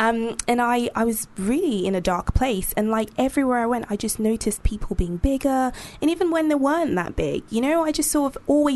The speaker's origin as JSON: {"language": "English", "country": "Nigeria", "tie": "born or raised there", "said": "I have bigger people in my family. I mean, I grew up in Nigeria."}